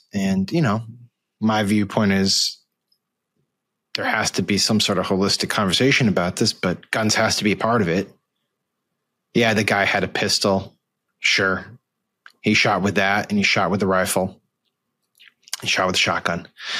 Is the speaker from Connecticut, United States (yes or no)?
yes; Connecticut, United States; I'm from Connecticut. I'm from about 40 minutes outside of Newtown, Connecticut, which was the site of the Sandy Hook shooting.